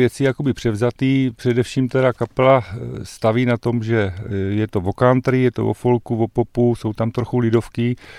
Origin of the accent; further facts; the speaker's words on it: Bohemian Paradise, Czechia; na to, že jsem teda pocházím z Českého ráje, těžký pivař